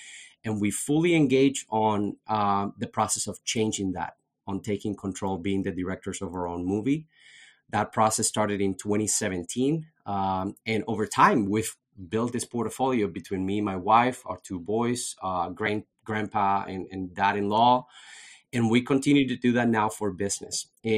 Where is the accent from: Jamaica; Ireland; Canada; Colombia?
Colombia; now in United States; I'm a proud American. I am an immigrant. I was born and raised in Colombia.